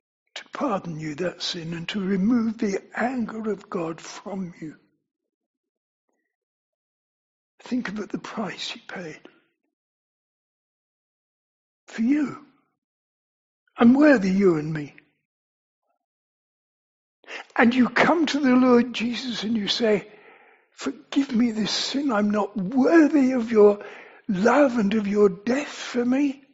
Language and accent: English; England, United Kingdom; So, we're English, I think everybody here, we're British.